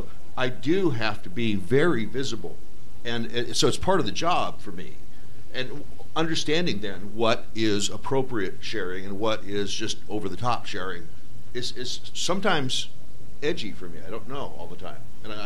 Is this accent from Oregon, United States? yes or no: yes; Oregon, United States; I'm from Oregon. We've legalized recreational marijuana.